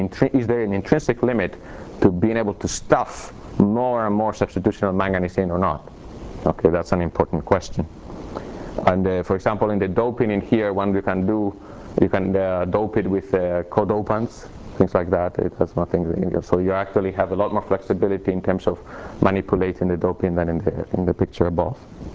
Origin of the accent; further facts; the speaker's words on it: Texas, United States; I mean, I'm from Texas. I'm allowed to talk about cows.